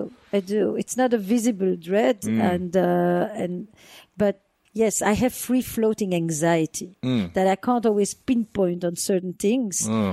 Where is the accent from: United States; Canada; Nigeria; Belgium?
Belgium; Flanders; I grew up in the Flemish part of Belgium.